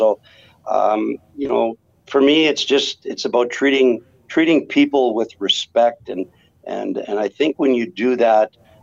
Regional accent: Weyburn, Saskatchewan, Canada; it goes back to when we were growing up in Weyburn, Saskatchewan.

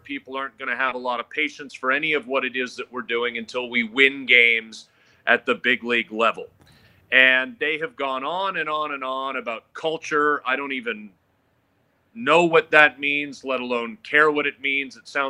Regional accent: Oakville, Ontario, Canada; Yes, born and raised in Oakville, just a suburb about a half hour west. I did start my career in Ottawa and worked there for more than a decade. But yes, I'm a GTA Toronto kid.

